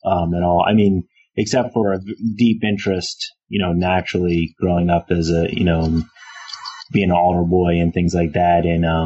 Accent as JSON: {"language": "English", "town": "Philadelphia", "region": "Pennsylvania", "country": "United States", "tie": "born or raised there", "said": "You know, growing up in Philadelphia, you know, you're either, you know, Irish, black, or Chinese."}